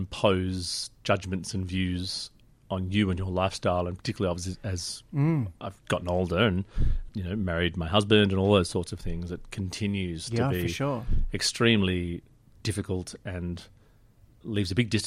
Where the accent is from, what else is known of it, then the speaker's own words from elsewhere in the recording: Sydney, New South Wales, Australia; also born or lived in Birmingham, United Kingdom; So I was born in Sydney and then dragged away to the UK until I was five, really.